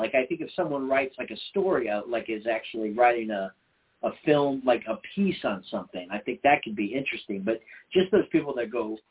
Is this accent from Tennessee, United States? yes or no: yes; Nashville, Tennessee, United States; Cause I grew up in like, or it, when I was saying I grew up in Nashville, we were all like too cool for school.